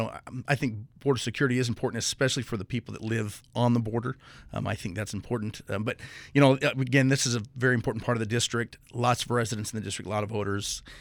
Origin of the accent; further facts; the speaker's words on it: Buckeye, Arizona, United States; also born or lived in Phoenix; I was born at Good Sam in Phoenix because there's no hospital in Buckeye, at least that I knew of at the time. But, you know, practically born and raised in Buckeye.